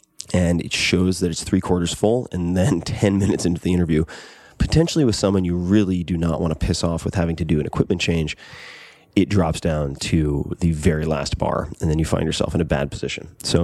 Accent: Long Island, New York, United States; I curse. I'm from Long Island.

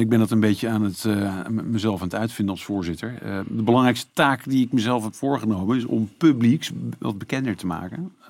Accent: Netherlands; ik denk dat dat veel vertelt over Nederland. Omdat wij vaak denken van onszelf dat in Nederland corruptie.

